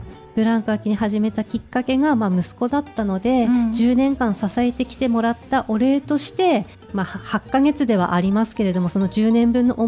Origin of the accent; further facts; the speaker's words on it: Hachinohe, Aomori, Japan; also born or lived in Hirosaki; 地元八戸の海猫マラソンのハーフ、うん、あと生まれ故郷の弘前のアップルマラソンのフルマラソン